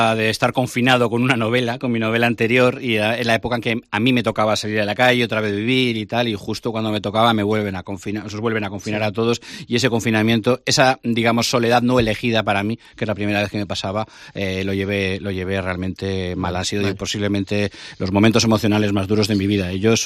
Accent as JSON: {"language": "Spanish", "town": "Bilbao", "region": "Basque Country", "country": "Spain", "tie": "born or raised there", "lives_now": "Santander, Spain", "said": "Está muy cerquita de Bilbao, de mi tierra, entonces decidí vivir en Santander"}